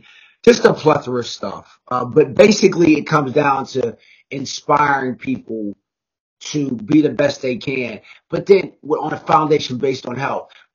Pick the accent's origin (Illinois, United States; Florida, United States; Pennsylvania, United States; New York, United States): Pennsylvania, United States; Pittsburgh; now in Philadelphia, United States; I am from Pittsburgh, from the Pittsburgh. I'm a Western PA kid, but I live in Philadelphia.